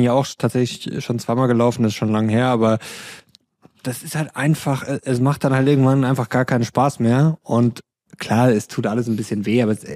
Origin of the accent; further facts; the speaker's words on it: Rosenheim, Bavaria, Germany; ich war am Sonntag in meiner alten Heimat in Rosenheim.